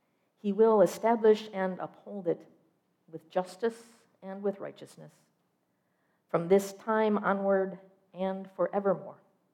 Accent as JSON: {"language": "English", "region": "Michigan", "country": "United States", "tie": "born or raised there", "said": "I moved from California back to the town where Steve and I grew up here in Michigan."}